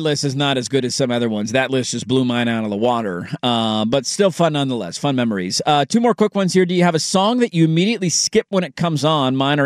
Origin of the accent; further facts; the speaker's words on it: Portland, Oregon, United States; Growing up in Portland with the headband as I played basketball in my driveway, Cliff Robinson was my icon.